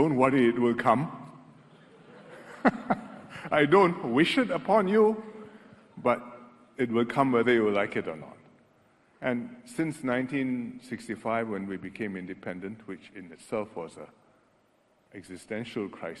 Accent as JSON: {"language": "English", "country": "Singapore", "said": "We are Singaporean, it's very important to us, but we are also Chinese Singaporean or Malay Singaporean or Indian Singaporean."}